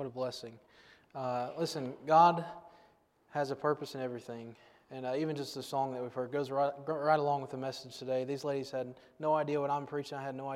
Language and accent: English; Farmersville, Ohio, United States; I grew up in Farmersville, Ohio, right next to Germantown, Ohio, both of those towns right in the middle of a cornfield, okay?